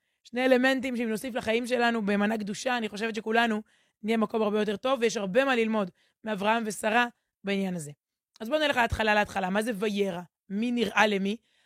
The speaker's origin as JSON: {"language": "Hebrew", "town": "Ramat HaSharon", "region": "Tel Aviv District", "country": "Israel", "tie": "born or raised there", "said": "אני נולדתי ברמת השרון, גדלתי שם"}